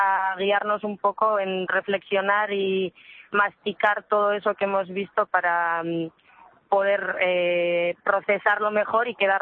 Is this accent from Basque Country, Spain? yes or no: yes; Bilbao, Basque Country, Spain; Estamos en Ceuta ahora mismo, venimos de Bilbao, de diferentes zonas, barrios y pueblos de cerca de Bilbao